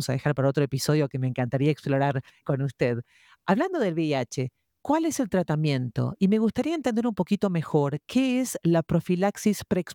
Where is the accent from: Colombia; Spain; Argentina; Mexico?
Argentina; Entiendo que en mi país de origen, doctora, en Argentina